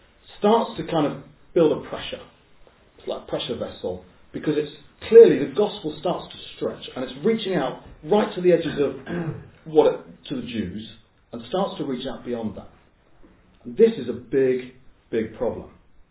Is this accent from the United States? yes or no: no; England, United Kingdom; what would be our identity markers as English people, Brits?